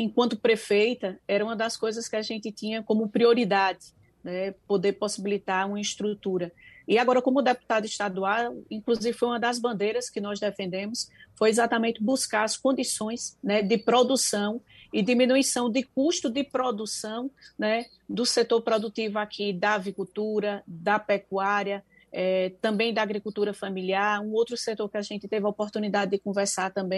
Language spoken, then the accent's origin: Portuguese; Pernambuco, Brazil; Sou do Agreste, né, um Agreste onde produz no deserto, né, eu digo que eu sou de uma região que produz no deserto